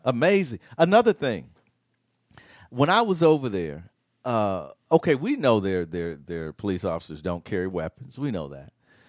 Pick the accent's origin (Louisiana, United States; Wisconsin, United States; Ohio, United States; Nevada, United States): Wisconsin, United States; Milwaukee; I'm from Milwaukee. I know the church he goes to.